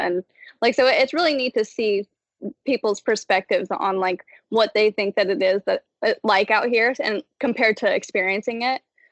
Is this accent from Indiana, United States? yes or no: yes; Indiana, United States; I grew up in Indiana. So everything out there is nice and green and roomy and all the people, they have that Southern hospitality